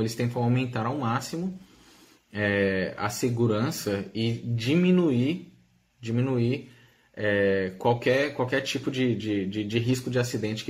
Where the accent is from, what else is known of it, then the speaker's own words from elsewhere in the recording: Brazil; Como brasileiros, a gente está habituado a tomar nosso banho com muita frequência.